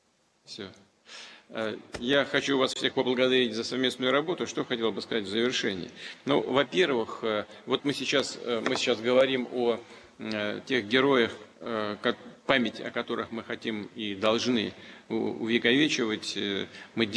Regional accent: Saint Petersburg, Russia; имея в виду и особое отношение мое к Петербургу. Сами понимаете, это мой родной город

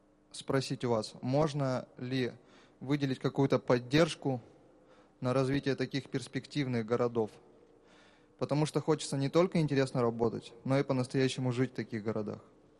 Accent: Miass, Chelyabinsk Oblast, Russia; Я коренной житель МИАСа, и МИАС – небольшой город, но с очень развитой промышленностью.

